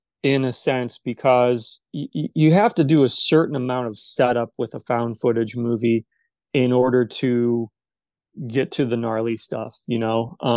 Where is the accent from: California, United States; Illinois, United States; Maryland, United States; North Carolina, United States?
Illinois, United States; Normal; my hometown of Normal, which is about 35 minutes south of Pontiac